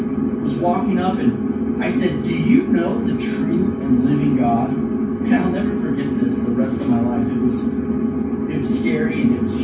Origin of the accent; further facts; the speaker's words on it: Austin, Texas, United States; I'm like a 20-year-old kid. I'm thinking, dude, this is the weirdest thing I've ever experienced. And I grew up in Austin.